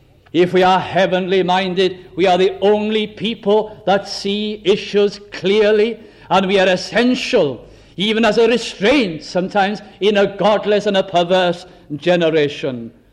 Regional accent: Wales, United Kingdom; I'm from North Wales.

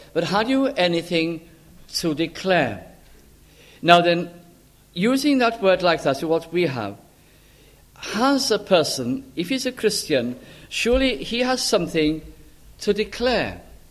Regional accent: Bolton, North West England, United Kingdom; I was traveling a great part of the night to Lancashire, and I got to my hometown in Bolton and had to get a taxi home because there were no buses.

